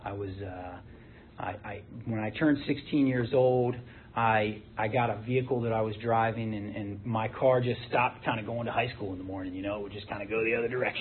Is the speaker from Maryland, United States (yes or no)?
yes; Rockville, Maryland, United States; So I grew up, I still live in Montgomery County, Maryland. I grew up in Rockville, if anybody's familiar with that area up there.